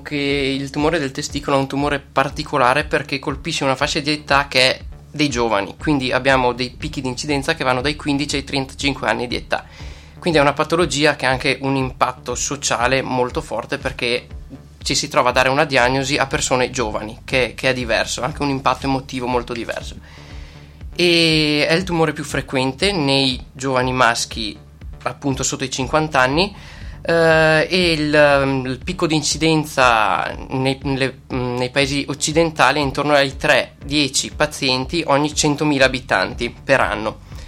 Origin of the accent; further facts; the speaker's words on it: Livinallongo, Veneto, Italy; noi siamo montanari, io per primo che vengo da Livinallongo